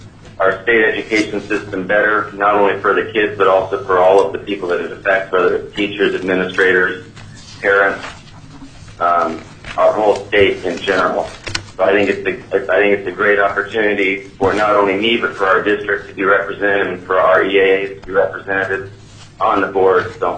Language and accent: English; United States; I'm from Glen Ellyn, Alaska.